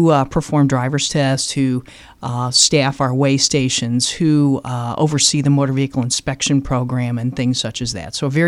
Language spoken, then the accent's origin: English; Unionville, Missouri, United States; Originally, I'm from North Missouri, a place called Unionville, Missouri, and I attended college at Truman State University